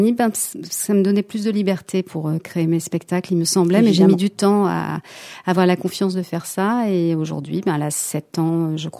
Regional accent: Limoges, Nouvelle-Aquitaine, France; now in Paris, France; Je viens de Limoges. Je suis arrivée à Paris très jeune pour être comédienne.

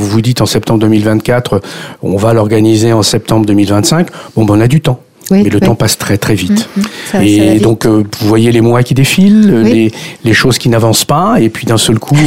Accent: Soisy, Île-de-France, France; moi je suis un enfant de Soisy, j'ai grandi à Soisy

